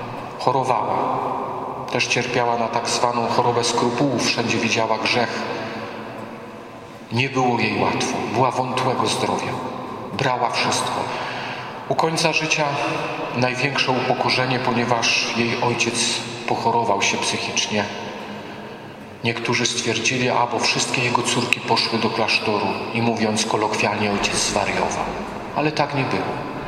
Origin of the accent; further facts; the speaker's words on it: Lesser Poland, Poland; Ja, moi drodzy, urodziłem się w górach. Tereny Podhala, także Tatry, miałem cały czas w pakiecie. Wzrastałem pod trzema koronami, a obecnie pracuję w najdłuższej wiosce Polski, w Zawoi